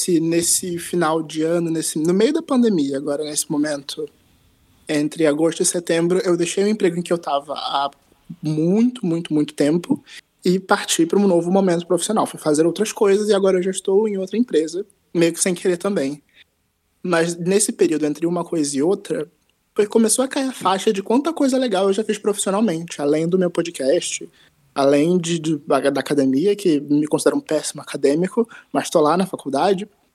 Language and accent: Portuguese; Rio de Janeiro, Brazil; Eu tenho 24 anos. Sou do Rio de Janeiro, do Meier, do Morro da Boca do Mato.